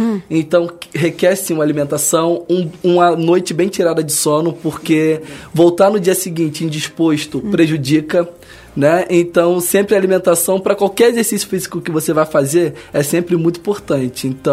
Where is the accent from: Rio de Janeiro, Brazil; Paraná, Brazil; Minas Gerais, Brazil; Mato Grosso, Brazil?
Rio de Janeiro, Brazil; Sou do Rio também.